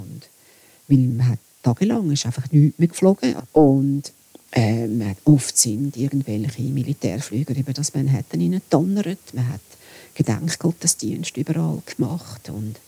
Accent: Wallisellen, Zurich, Switzerland; ich bin in Wallisellen aufgewachsen und das ist ja sehr nah zum Flughafen Kloten.

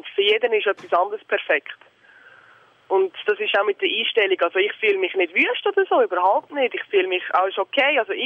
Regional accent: Spain; German is a second language; Ich bin halbe Spanierin. Ich bin in Spanien zum Teil aufgewachsen

